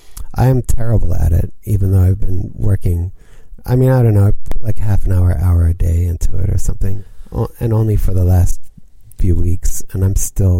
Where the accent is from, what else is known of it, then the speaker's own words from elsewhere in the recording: North Carolina, United States; also born or lived in Northeast, United States; I grew up in the East Coast, Northeast, until I was around age 10. And then my family moved to North Carolina.